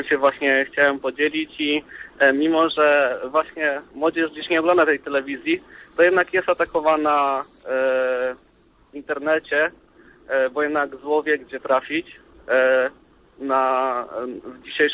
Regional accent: Pabianice, Łódź Voivodeship, Poland; Jestem z Fabianic, pod Łodzią.

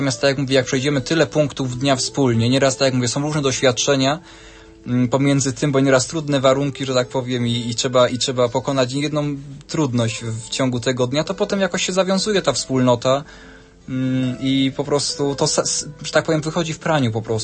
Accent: Lesser Poland, Poland; Ja jestem z okolic Krakowa

